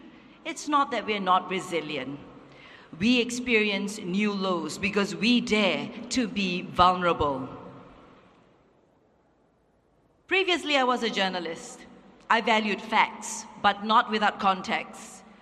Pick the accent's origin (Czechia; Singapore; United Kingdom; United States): Singapore; And as a Singaporean, I'm stepping forward because I want to build a Singapore that is kind to one another